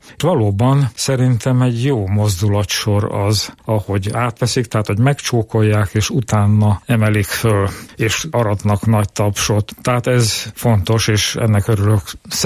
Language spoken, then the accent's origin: Hungarian; Hungary; Ez azért érdekes, mert mi magyarok vagyunk ugye jó esetben 15 millióan